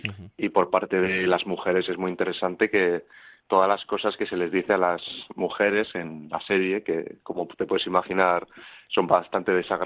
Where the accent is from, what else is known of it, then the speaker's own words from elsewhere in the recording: Leioa, Basque Country, Spain; yo soy de Leioa, yo he nacido y he vivido en Leioa casi toda mi vida.